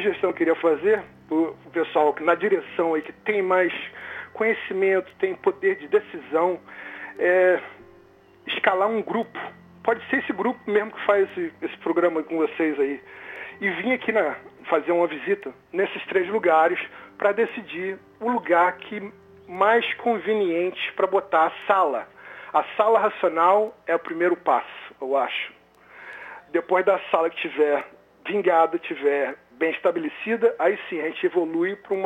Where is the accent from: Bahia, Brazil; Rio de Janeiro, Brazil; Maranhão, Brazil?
Rio de Janeiro, Brazil; now in United States; eu sou do Rio. Morava no Rio